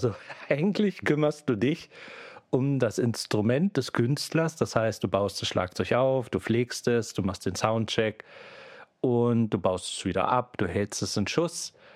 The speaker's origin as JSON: {"language": "German", "town": "Göttingen", "region": "Lower Saxony", "country": "Germany", "tie": "born or raised there", "said": "aber ich bin gebürtiger Göttinger. Ich habe bis zu meinem 40. Lebensjahr auch in Göttingen gewohnt"}